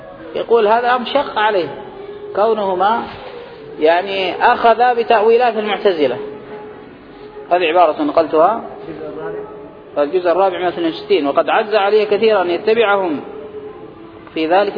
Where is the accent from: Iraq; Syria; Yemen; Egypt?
Yemen; مثل حتى هؤلاء الذين عندنا في اليمن الذين ضلوا